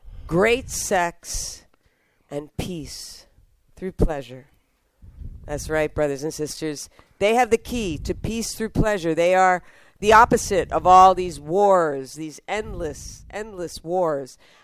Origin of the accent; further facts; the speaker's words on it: Philadelphia, Pennsylvania, United States; And that's going to be in Philly, my hometown. My hometown, yes, indeed.